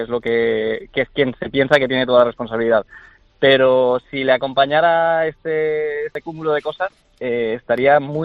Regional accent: Valencia, Valencian Community, Spain; born there; yo soy nacido en Valencia, ¿sí?, de aquí de la tierra

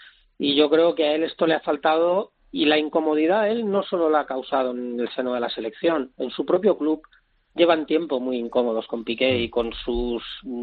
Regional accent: Spain; Yo me siento muy español

